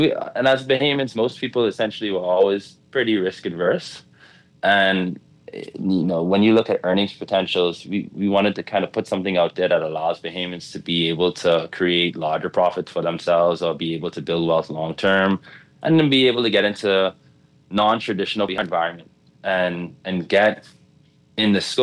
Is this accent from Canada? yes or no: no; Bahamas; So born and raised in the Bahamas, went off to school for a while and then lived a lot of places in the span of about 4 or 5 years